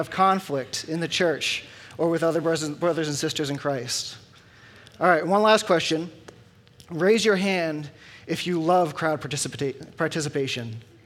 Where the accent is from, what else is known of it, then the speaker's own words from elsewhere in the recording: Foxborough, Massachusetts, United States; Among my favorite memories, actually, as a kid growing up in Foxborough, was as a junior higher, we used to ride our bikes down to the Patriots practice field.